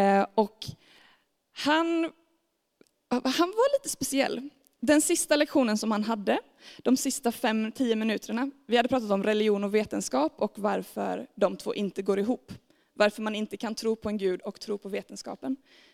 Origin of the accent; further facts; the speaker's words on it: Staffanstorp, Skåne, Sweden; Jag kommer från en kristen familj. Jag hade förmånen att växa upp med två föräldrar som brinner för Jesus. De flyttade faktiskt från Forshaga till Staffanstorp där jag är uppvuxen för att starta upp en kyrka.